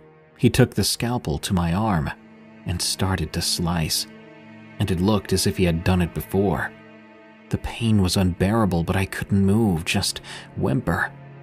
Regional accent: New Mexico, United States; I was working at Chick-fil-A in my hometown in New Mexico. It's only a small town, with 5,000 people at the most

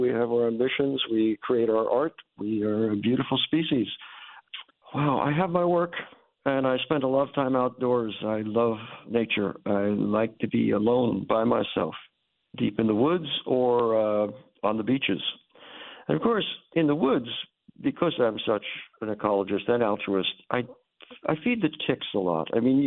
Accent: New York, United States; For instance, when I was a boy growing up in New York, we had no notion of recycling.

